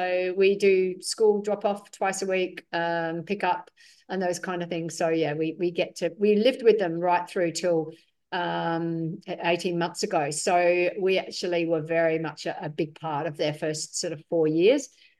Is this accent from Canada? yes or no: no; England, United Kingdom; moved away as an adult; also born or lived in New Zealand; now in Australia; My backstory is I come from England. At the tender age of 18, I decided to move right across the other side of the world because I'd met my husband Neil, who was from New Zealand, and I moved to New Zealand, and then a few years later we moved to Australia.